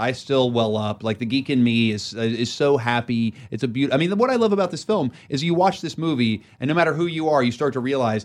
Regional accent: West Virginia, United States; I bought a little cabin because I grew up in West Virginia, so I love being out in the mountains.

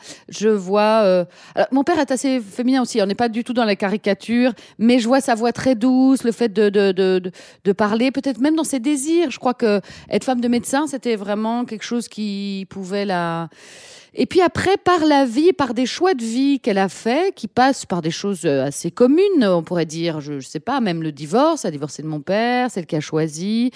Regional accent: Brussels, Brussels-Capital Region, Belgium; moved away as an adult; J'ai grandi en Belgique, à Bruxelles. Je suis restée à Bruxelles jusqu'à mes 28 ans. Donc c'est vraiment la ville que je connais le mieux

